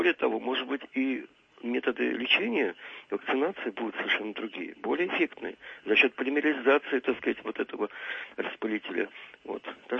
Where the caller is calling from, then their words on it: Saint Petersburg, Russia; я из Санкт-Петербурга.